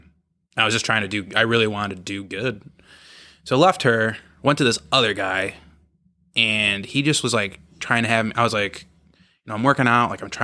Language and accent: English; Herkimer, New York, United States; So I'm originally from Herkimer, which is like Utica area. Yeah. There's nothing there.